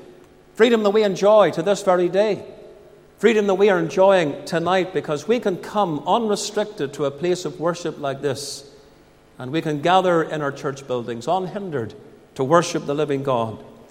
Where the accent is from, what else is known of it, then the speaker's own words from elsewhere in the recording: Newry, Northern Ireland, United Kingdom; I grew up in the Troubles. We lived outside the town of Newry.